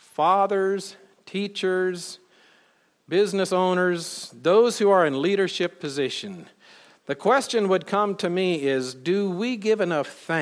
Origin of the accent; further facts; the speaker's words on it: the South, United States; I'm from the South. And down there we say y'all, which is a contraction of you all.